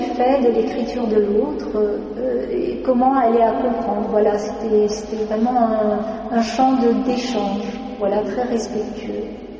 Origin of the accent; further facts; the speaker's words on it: Lebanon; Et moi, en tant que Libanaise, enfin Libano-Allemande, mais Libanaise d'origine